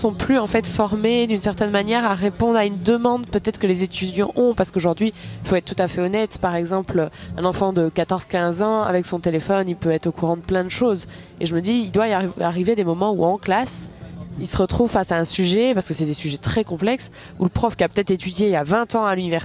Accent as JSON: {"language": "French", "town": "Nantes", "region": "Pays de la Loire", "country": "France", "said": "je parle d'un point de vue d'une Française. Je viens de Nantes, c'est une ville qui est un ancien port pendant la traite atlantique"}